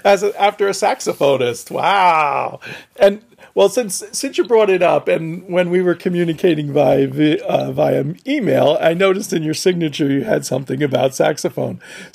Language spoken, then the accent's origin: English; New Jersey, United States; I'm up from North Jersey, and then there's people from further away, Maryland, Delaware.